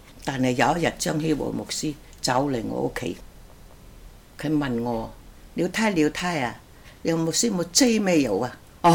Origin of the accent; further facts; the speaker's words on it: Guangdong, China; 我個老公山東人，我廣東人，我18歲，佢講個話我一句都唔識聽